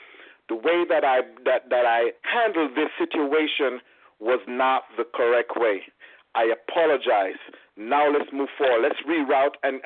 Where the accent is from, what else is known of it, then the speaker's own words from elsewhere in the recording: Jamaica; I grew up in Jamaica, as you know, Chris, that's where we're from, right? And so in Jamaica, I grew up in an era where children must be seen and not heard